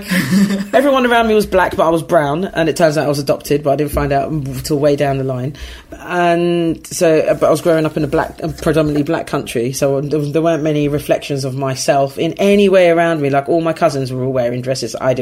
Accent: Ghana; I was brought up in a Christian household and I went to a school. I grew up in Ghana, which is a West African country, which is very Christian.

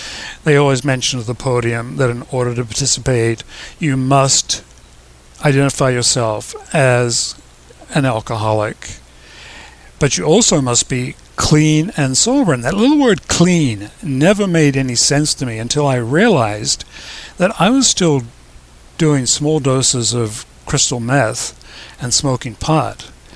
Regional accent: New Zealand; also born or lived in Australia; now in United States; Yes, I'm from New Zealand originally and lived in Australia and then ended up in the US in 78.

